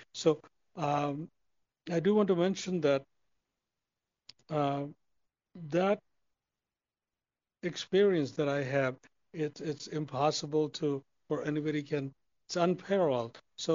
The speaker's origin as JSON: {"language": "English", "town": "Ventura", "region": "California", "country": "United States", "said": "As you know, I am from Ventura. I have lived here for 50 years."}